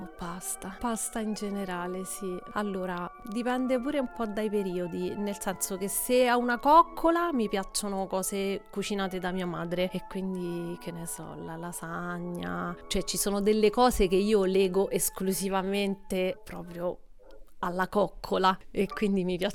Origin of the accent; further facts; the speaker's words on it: Tor Lupara, Lazio, Italy; A Torlopara.